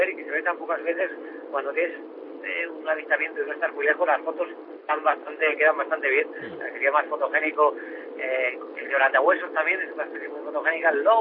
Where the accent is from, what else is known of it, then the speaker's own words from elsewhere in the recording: Navarre, Spain; Yo soy de Navarra y de las Laderas Reales, cerca de mi pueblo